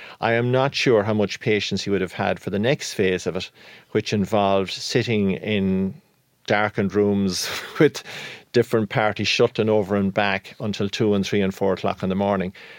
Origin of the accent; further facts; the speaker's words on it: Connacht, Ireland; I'm from Leitrim